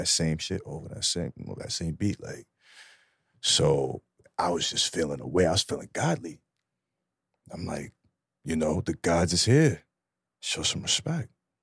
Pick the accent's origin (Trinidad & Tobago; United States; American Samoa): Trinidad & Tobago; So I'm Indian. Like my ancestry, I'm Trinidadian, but my ancestry is like all the way in Gujarat.